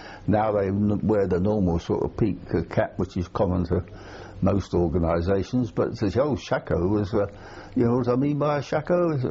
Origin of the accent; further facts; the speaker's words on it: Lambeth, London, United Kingdom; born there; I was born in Lambeth, South London, South West London, I suppose, in 1922, March the 26th.